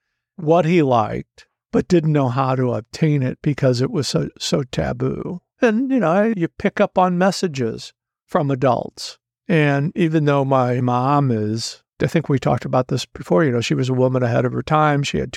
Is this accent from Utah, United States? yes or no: no; St. Louis, Missouri, United States; I grew up in St. Louis in a traditional Roman Catholic background, six siblings, a community that everybody pretty much knew one another